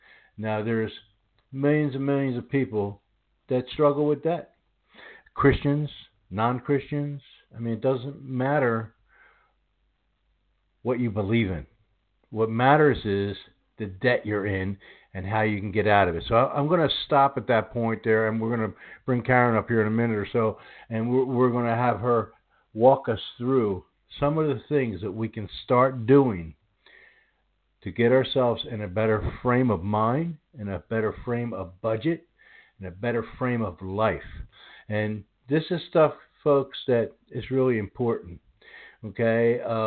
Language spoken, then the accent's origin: English; Pennsylvania, United States; now in Houston, United States; Okay, well, I grew up a little bit on the other side of the mountain in Pennsylvania area, but I've been in Houston no